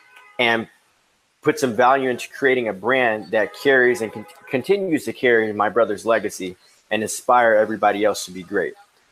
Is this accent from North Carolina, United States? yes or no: no; Chicago, Illinois, United States; born there; also born or lived in Hawaii / New York; I was born here in Chicago.